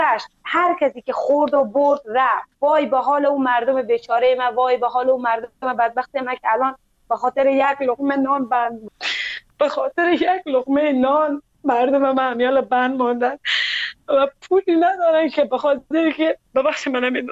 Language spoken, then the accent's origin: Persian; Afghanistan; now in Iran; گفتم از افغانستان هستم.